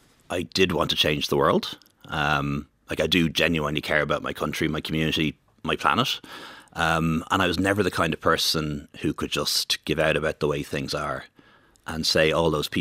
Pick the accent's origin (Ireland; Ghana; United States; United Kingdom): Ireland; Dublin, Leinster; I grew up in Dublin 15, Bantustan, Castleknock area, which is now one of the most diverse parts of Ireland. But like when I went to school, I was the only brown kid with a funny surname.